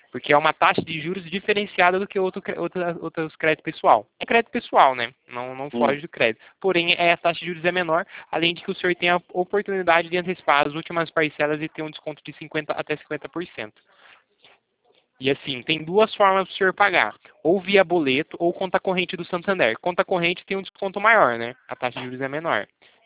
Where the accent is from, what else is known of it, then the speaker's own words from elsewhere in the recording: Itatiba, São Paulo, Brazil; Eu sou daqui de Itatiba, do interior de São Paulo.